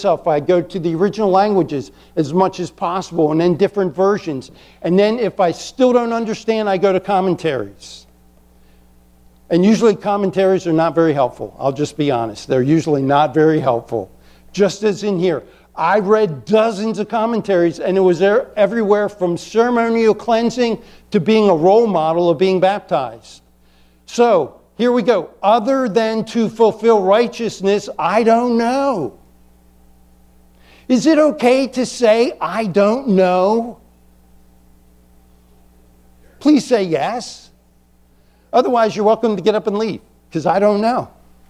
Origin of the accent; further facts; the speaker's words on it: Chesapeake Bay, United States; The Chesapeake Bay is bigger than it is, okay? And I grew up on the Chesapeake Bay.